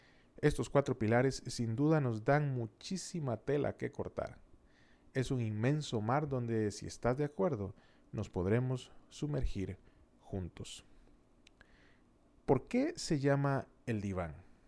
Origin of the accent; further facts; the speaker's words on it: Costa Rica; also born or lived in Panama / Mexico; aunque soy de Costa Rica, este es un país hermoso donde pasé mis años de niñez y juventud y que me regaló parte importante de mi identidad. También he vivido en Panamá y México